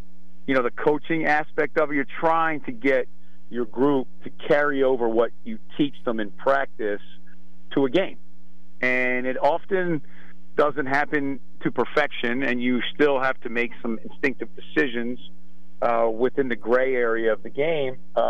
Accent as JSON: {"language": "English", "town": "Philadelphia", "region": "Pennsylvania", "country": "United States", "tie": "born or raised there", "said": "I feel like, growing up in Philadelphia, I feel like this is my own version of WIP after an Eagles game on a Sunday"}